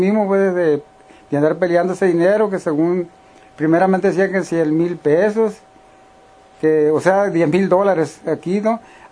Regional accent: Mexico; moved away; Yo nunca ya no quise regresar, yo regreso, pero voy de visita. Sí. Pues ahorita tengo apenas 8 días que me vine de México.

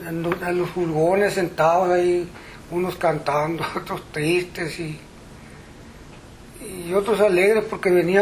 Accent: Sinaloa, Mexico; Y nosotros éramos 25 que salimos del estado de Sinaloa

